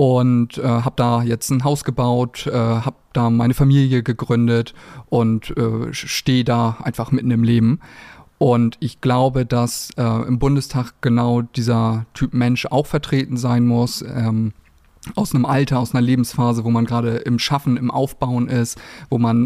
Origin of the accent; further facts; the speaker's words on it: Mildstedt, Schleswig-Holstein, Germany; ich bin 30 Jahre alt. Wir haben gerade schon festgestellt, ich bin wie Tore aufgewachsen in Milchstedt und ich bin da auch hängen geblieben. Ich habe in Husum Abi gemacht, bin dann zum Studieren nach Kiel gegangen